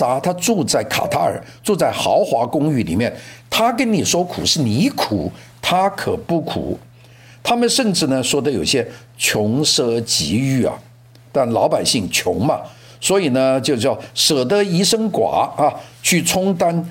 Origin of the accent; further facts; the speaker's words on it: Guangdong, China; 这个我们广东人叫烂仔啊